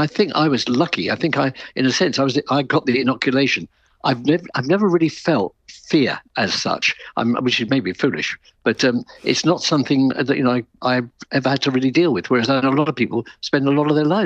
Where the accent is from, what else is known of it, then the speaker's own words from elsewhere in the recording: London, United Kingdom; there was bombing every single night in London. I was born and brought up in London.